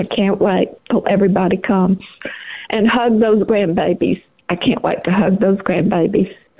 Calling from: Birmingham, Alabama, United States; I am calling from Birmingham, Alabama, and I happen to be Mike's mother.

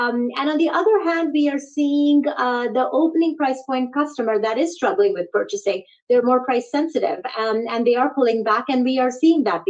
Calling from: Hyattsville, Maryland, United States; I am dialing in from Hyattsville, Maryland, which is one of our largest fulfillment centers

